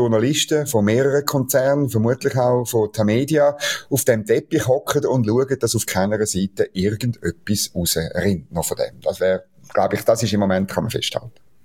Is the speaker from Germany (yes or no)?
no; Switzerland; als Schweizer